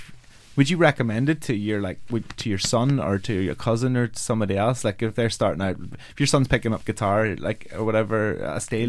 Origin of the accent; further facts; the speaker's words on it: Omagh, Northern Ireland, United Kingdom; I'm an Irish Catholic who lived in Omagh, and I went out in the summertime.